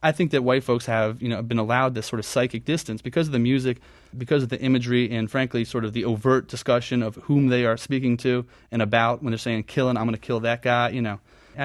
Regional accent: Maryland, United States; I grew up in Prince George's County, born and raised, you know, grew up in Hyattsville and Greenbelt.

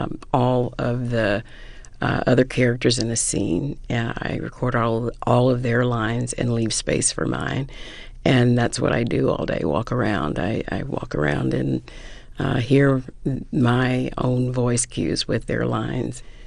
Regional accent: the South, United States; accent: Southern; I lost my accent only to find it again in Hollywood. I mean, the only people I know, the only women I knew growing up were Southern women.

